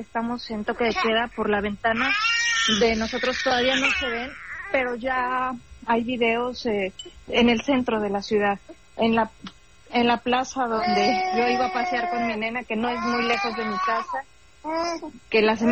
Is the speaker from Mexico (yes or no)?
yes; Mexico; somos 6 mexicanos aquí